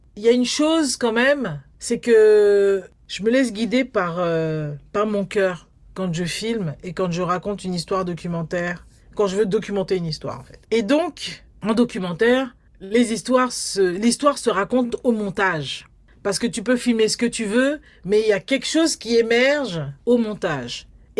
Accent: Paris, Île-de-France, France; born there; Moi, en l'occurrence, je suis d'origine guadeloupéenne, je suis née à Paris

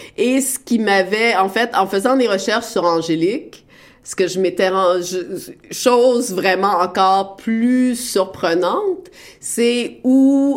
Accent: Montreal, Quebec, Canada; moi, j'ai grandi à Montréal.

